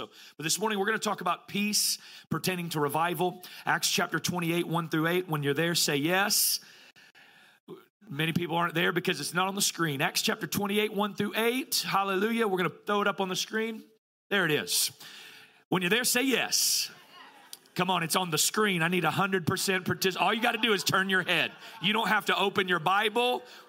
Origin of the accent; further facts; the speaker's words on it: United States; So I'm American by birth, but I'm telling you, God has put a maple leaf on